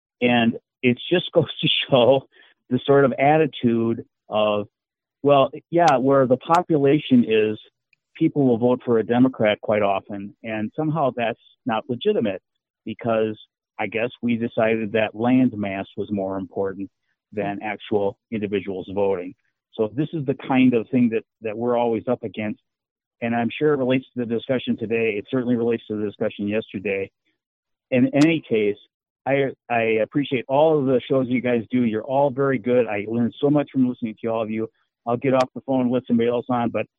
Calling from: Monona, Wisconsin, United States; from Monona, Wisconsin.

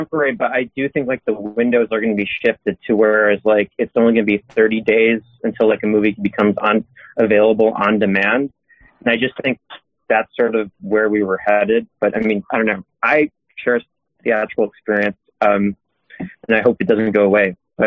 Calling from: Chicago, Illinois, United States; Hey, it's … from Chicago.

